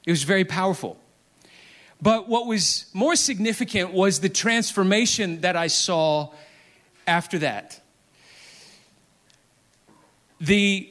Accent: Memphis, Tennessee, United States; I grew up in Memphis. I lived there 25 years and never once visited Graceland.

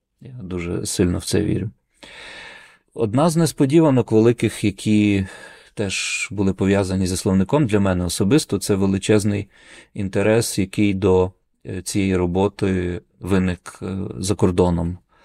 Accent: Lviv, Lviv Oblast, Ukraine; Це те, чого ми, львів'яни, собі якраз дуже часто не могли дозволити.

